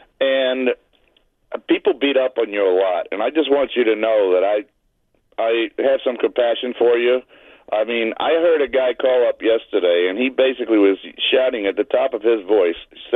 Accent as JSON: {"language": "English", "town": "Fort Lauderdale", "region": "Florida", "country": "United States", "tie": "born or raised there", "lives_now": "Massachusetts, United States", "said": "I'm from South Florida. I grew up with Dan Marino and Don Shula. I grew up in Fort Lauderdale, and they were the guys."}